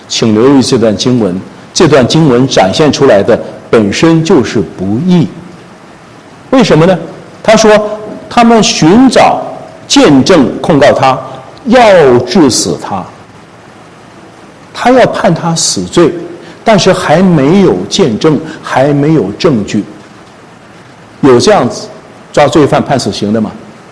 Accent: China; 我们中国人叫做欲加之罪何患无辞哈

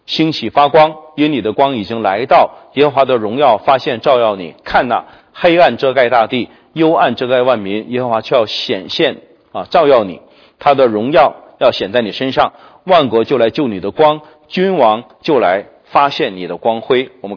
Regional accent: China

